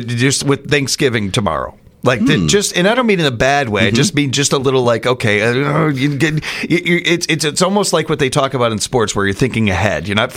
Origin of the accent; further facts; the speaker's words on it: Midwest, United States; I was born and raised in the Midwest. I've spent 90% of my life with this, and it doesn't like me.